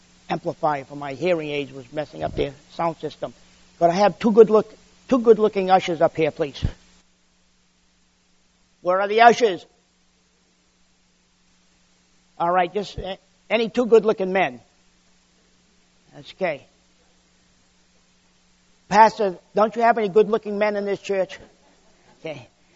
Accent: Woonsocket, Rhode Island, United States; My city I lived in, I was born in Woonsocket, Rhode Island. Okay. 95% of the people in town were all Catholic.

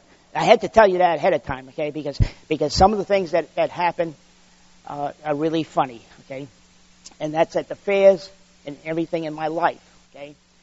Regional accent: Woonsocket, Rhode Island, United States; My city I lived in, I was born in Woonsocket, Rhode Island. Okay. 95% of the people in town were all Catholic.

